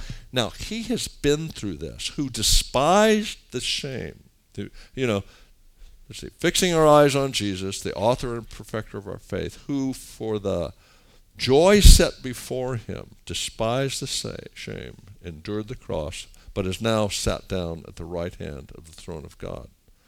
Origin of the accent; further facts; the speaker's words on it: Beverly Hills, California, United States; because I grew up in Beverly Hills, California, guys.